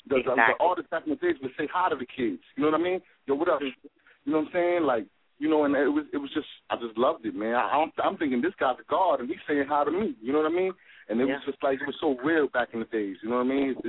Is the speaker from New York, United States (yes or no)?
yes; Bronx, New York, United States; I was in the South Bronx, West Bronx Side, 179. I was all over the Bronx, basically